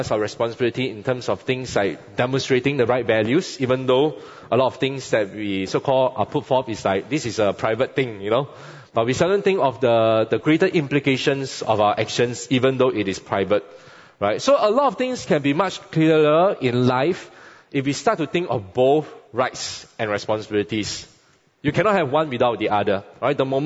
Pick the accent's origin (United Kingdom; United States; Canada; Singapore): Singapore; Maybe we talk about things like our privilege as a Singaporean to enjoy good education, to enjoy healthcare, to enjoy your MRT seat.